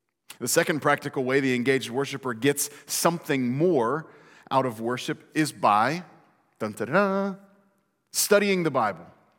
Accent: Fairborn, Ohio, United States; The museum is in my hometown, Fairborn, Ohio

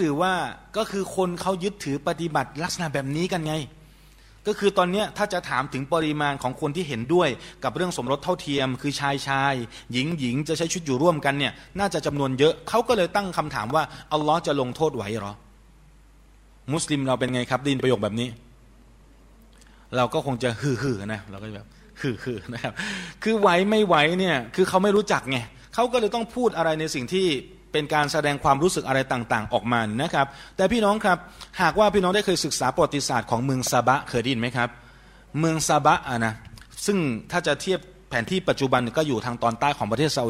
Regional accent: Bangkok, Thailand; ผมเป็นคนหนึ่งนะคนเราคนกรุงเทพนะครับคนกรุงเทพเนี่ยจะไม่ค่อยชอบฝนเท่าไหร่

